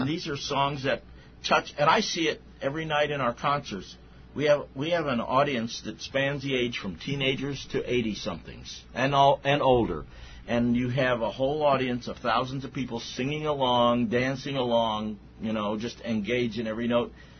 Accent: Litchfield, Illinois, United States; now in Los Angeles, United States; I grew up in Cardinal country, but I was, at age 8 years old, I became a Dodger fan here in Litchfield, Illinois

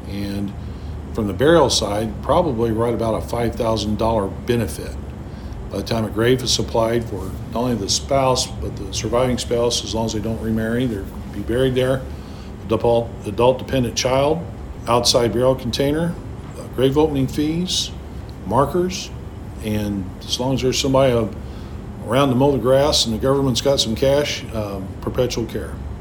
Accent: Litchfield, United States; what'd you go back to Litchfield for? You know, it was my hometown. You know, I was bred, born, and raised here.

